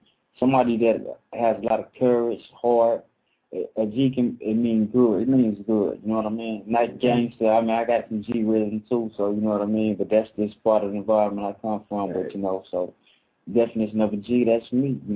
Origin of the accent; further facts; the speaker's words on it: Tulsa, Oklahoma, United States; I'm from Tulsa, Oklahoma area, Old Muggy, that area, 918 area code. From the country, live and direct, the hottest you ever see.